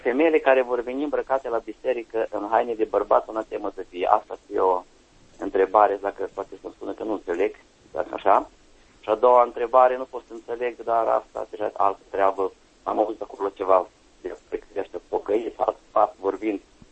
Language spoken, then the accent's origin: Romanian; Arad, Arad County, Romania; și sunt din Arad.